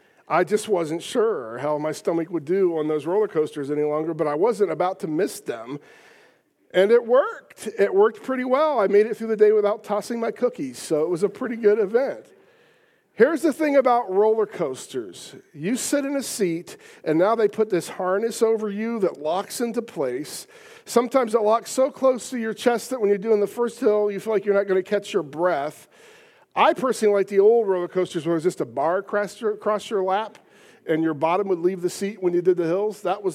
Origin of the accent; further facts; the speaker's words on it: Piqua, Ohio, United States; I grew up in Piqua, Ohio, so it was a day's trip to go either direction.